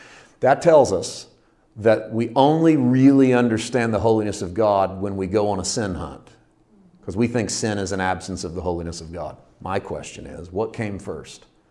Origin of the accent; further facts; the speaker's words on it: Missouri, United States; I grew up in Missouri, and right along the Mississippi River